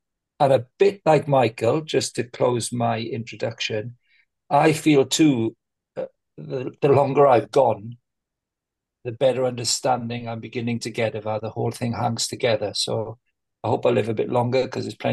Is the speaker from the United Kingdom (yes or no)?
yes; Llanelli, Wales, United Kingdom; because I grew up in Llanelli in South Wales.